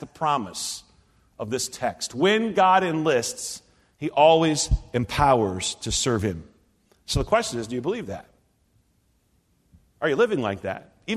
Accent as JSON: {"language": "English", "region": "Nebraska", "country": "United States", "tie": "born or raised there"}